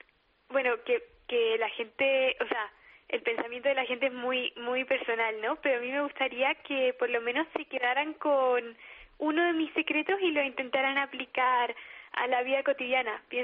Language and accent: Spanish; Chile; now in Spain; yo soy chilena y me tuve que venir a España